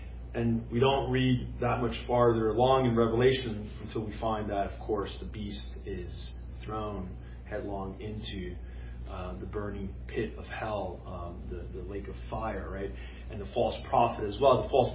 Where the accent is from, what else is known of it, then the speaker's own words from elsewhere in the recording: United States; We are American, most of us, all of us, I would say, right? We want to be, law-abiding citizens. We want to be patriotic. We love our country. This is the country we were born in, many of us, and we've been raised in this country.